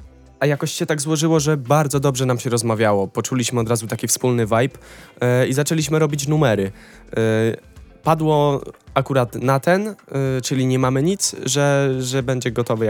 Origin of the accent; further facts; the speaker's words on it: Krynica-Zdrój, Lesser Poland, Poland; Ja pochodzę z południowej części Polski, z okolic Krynicy Zdrój, Krynicy Górskiej, więc tak naprawdę ja jestem... Tak, skrajnie z dołu, że tak powiem.